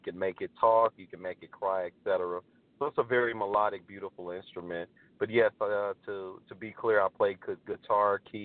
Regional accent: Lufkin, Texas, United States; also born or lived in Santa Clarita; I'm originally from East Texas, Lufkin, Texas. I've been in Los Angeles, California area, actually Santa Clarita, which is like the suburbs of Los Angeles, for the past 21 years, and recently came back to my hometown area now here in the East Texas area.

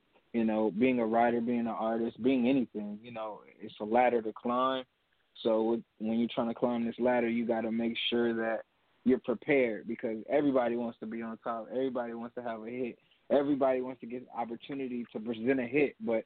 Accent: Los Angeles, California, United States; I'm not even from the Bay. I'm not from. I'm from LA. From Los Angeles.

